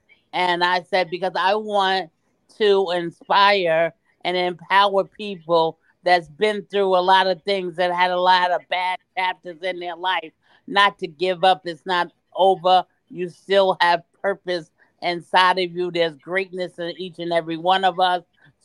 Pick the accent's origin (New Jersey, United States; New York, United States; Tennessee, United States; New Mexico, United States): New York, United States; Long Island; I'm from Long Island, New York. I live in Copaig.